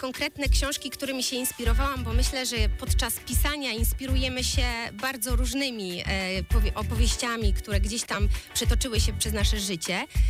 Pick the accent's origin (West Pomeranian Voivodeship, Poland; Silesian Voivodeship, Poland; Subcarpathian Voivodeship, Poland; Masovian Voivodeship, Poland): West Pomeranian Voivodeship, Poland; Stargard; skoro urodziłam się w Stargardzie, tutaj mieszkam od zawsze